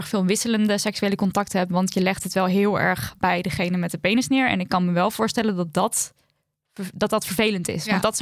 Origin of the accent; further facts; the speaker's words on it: Turkey; mijn gemeenschap, en daarmee bedoel ik de Turkse gemeenschap, want ik ben Turks